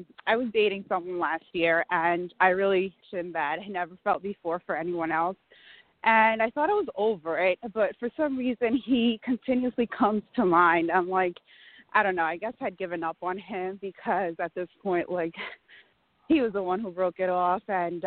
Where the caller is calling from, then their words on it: Valley Stream, New York, United States; Yeah, correct, Valley Stream.